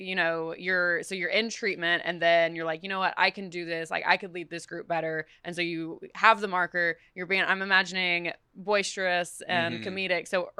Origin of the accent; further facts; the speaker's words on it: the South, United States; accent: Southern; I would have my Southern accent would be very pronounced.